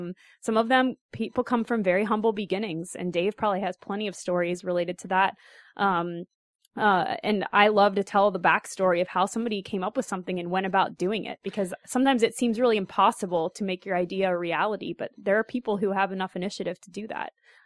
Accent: Cincinnati, Ohio, United States; I come from Cincinnati where it's really consumer focused.

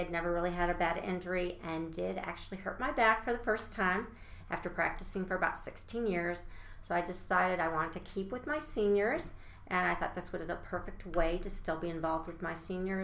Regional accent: Chicago, Illinois, United States; I'm actually not a native Texan. I am from the Chicago area, and my background is actually in physical therapy.

